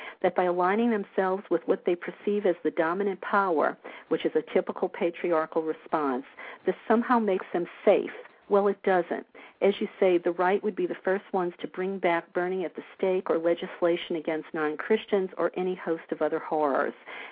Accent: the South, United States; I'm from the South. I know that sickening mentality

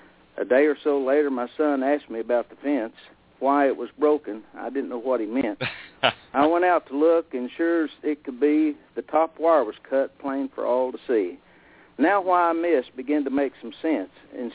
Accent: Stilwell, Oklahoma, United States; I'm from Stillwell, Oklahoma, which is in the northeastern part of Oklahoma. And I was born and raised here, but lived away from here for a while and moved back.

